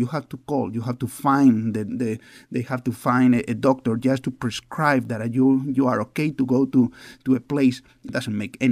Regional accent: Spain; Since we are from Spain, we have been and many times blamed for certain things.

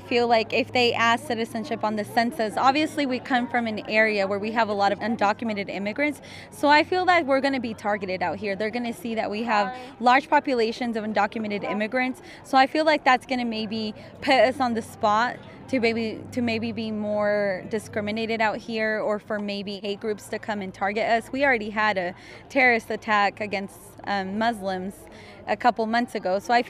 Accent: Liberal, Kansas, United States; also born or lived in Juarez, Mexico; I'm 30 years old. I was born in Mexico. I was born in Juarez. I was brought as a baby when I was 2 years old to Liberal, Kansas. So I actually was undocumented for a very long time

